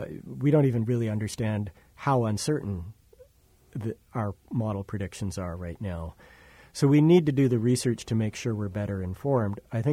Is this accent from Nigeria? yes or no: no; Ottawa, Ontario, Canada; I grew up in Ottawa in Canada, and we pretty much always got to minus 40 at least once a winter.